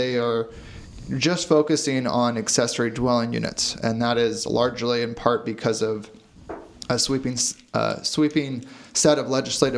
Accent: California, United States; I am a native to the North Bay, born and raised in Sonoma County

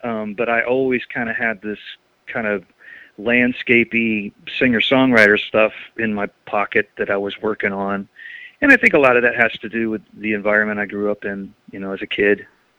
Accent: Crawfordsville, Indiana, United States; Well, yeah, I'm actually from Crawfordsville, born there, and, you know, kind of came to Indianapolis around 18

